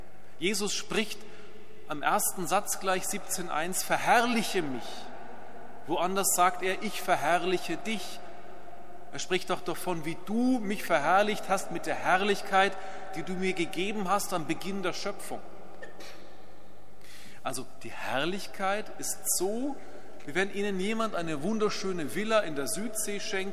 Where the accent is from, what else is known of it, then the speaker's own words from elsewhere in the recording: Bavaria, Germany; Als Oberbayer tut man das nicht.